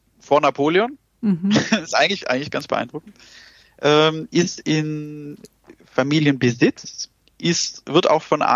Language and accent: German; Baden-Württemberg, Germany; Ursprünglich komme ich aus der Nähe vom Bodensee, habe dann in Stuttgart Maschinenbau studiert